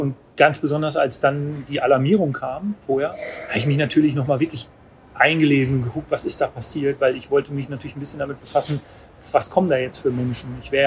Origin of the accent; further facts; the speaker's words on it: Dorsten, North Rhine-Westphalia, Germany; ich komme aus Dorsten